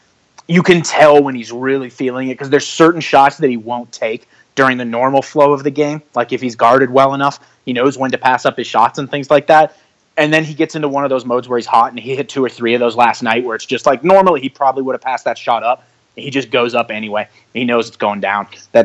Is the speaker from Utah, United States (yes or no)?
yes; Salt Lake City, Utah, United States; being, you know, that I'm from Salt Lake City and I cover the Jazz